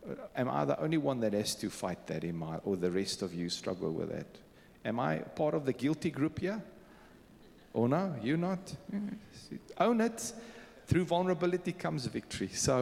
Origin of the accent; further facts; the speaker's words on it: Beirut, Beirut Governorate, Lebanon; moved away; So I was born in Lebanon, Beirut, 55 years ago.